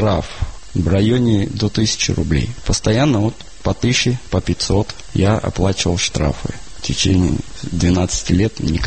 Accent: Kazakhstan; born there; В военном билете написано, что я родился в Казахстане.

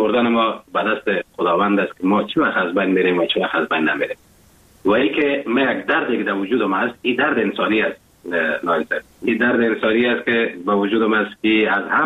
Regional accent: Afghanistan; now in Germany; این همی بود که وقتی که من اروپا آمدم، آلمان آمدم، تشویق هموطنها و تشویق تعداد زیاد از افغانهای ناظرینم

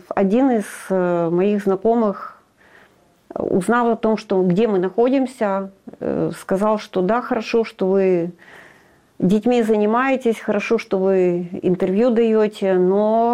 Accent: Donetsk, Donetsk Oblast, Ukraine; Я сама родом из Донецка.

